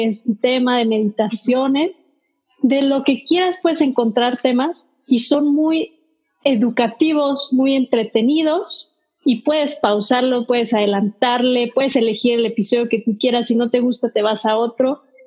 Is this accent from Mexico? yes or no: yes; Mexico; sí somos las dos mexicanas, pero estamos en distintas ciudades